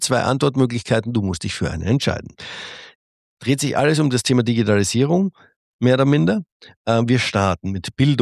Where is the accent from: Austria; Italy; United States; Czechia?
Austria; Es ist wieder mal ein Podcast in meine Heimat nach Österreich.